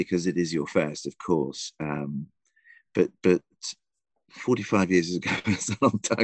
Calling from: Porthcawl, Wales, United Kingdom; I'm calling you from Porthcawl in Wales.

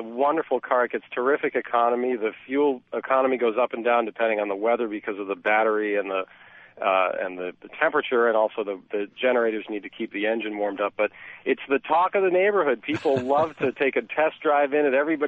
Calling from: Concord, Massachusetts, United States; I'm calling from Concord, Mass.

